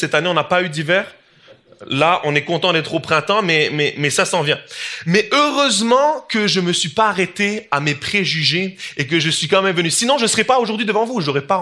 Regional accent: Switzerland; now in Canada; moi je viens de la Suisse

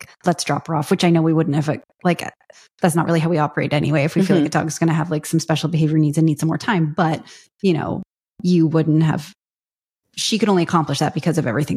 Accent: Canada; We're Canadian.

